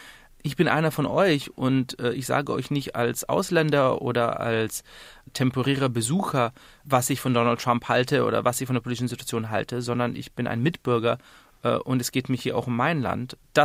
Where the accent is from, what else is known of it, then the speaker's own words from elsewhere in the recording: Germany; born there; Ich bin jüdisch, meine Eltern sind in Polen aufgewachsen, dann dort rausgeschmissen worden. Ich bin in Deutschland geboren, aber habe mich nie ganz zugehörig gefühlt. Ich bin geboren 1982